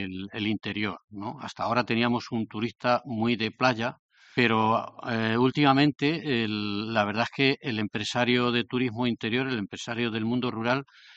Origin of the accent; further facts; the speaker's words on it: Castilla-La Mancha, Spain; Bueno, yo soy de la Manchuela